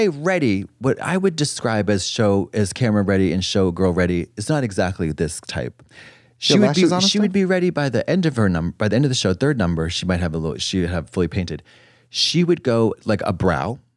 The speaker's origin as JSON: {"language": "English", "town": "Pomona", "region": "California", "country": "United States", "said": "from Pomona, like with a grudge"}